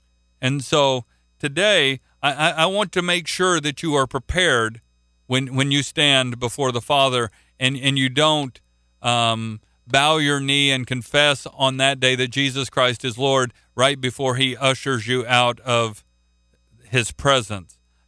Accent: Oklahoma, United States; Well, God, I'm an American. That answer won't get me in. I'm from Oklahoma.

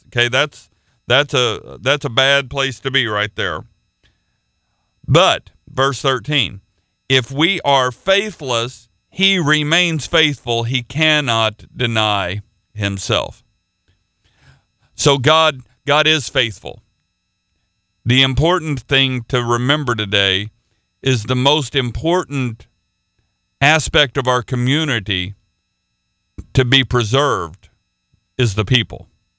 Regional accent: Oklahoma, United States; Now I'm not a redneck, but I am from Oklahoma.

